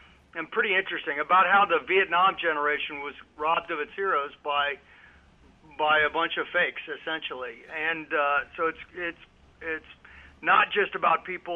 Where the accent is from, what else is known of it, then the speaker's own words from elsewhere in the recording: Arizona, United States; also born or lived in Germany; I was born in Germany. I grew up as an Army brat and kind of lived all over the place, and but ended up going to high school and college in Arizona, where my dad was stationed, and that's what I call home now.